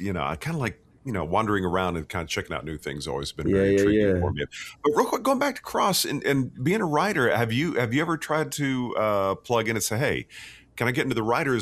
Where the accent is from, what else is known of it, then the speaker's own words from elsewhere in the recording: Dallas, Texas, United States; now in New Orleans, United States; Well, see, I live 20 years in New Orleans, but I'm from Dallas originally.